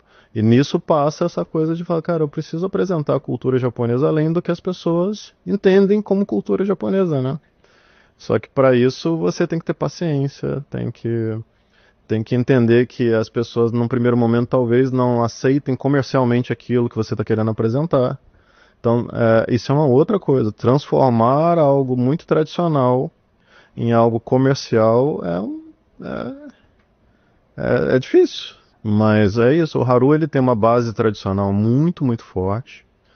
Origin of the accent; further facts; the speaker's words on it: Brazil; Eu sou brasileiro, eu estudo Nihongo com uma professora chamada Sanae Sensei.